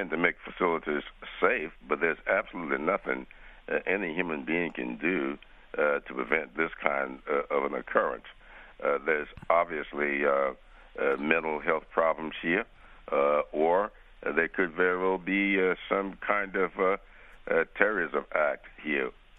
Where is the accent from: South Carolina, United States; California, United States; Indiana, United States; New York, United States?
South Carolina, United States; Columbia; also born or lived in Sumter; Fort Jackson, as you know, is in Columbia, my hometown.